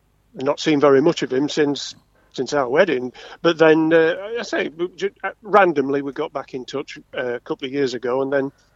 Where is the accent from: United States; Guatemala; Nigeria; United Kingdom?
United Kingdom; Sheffield, Yorkshire and the Humber; and I'm from Sheffield, as you know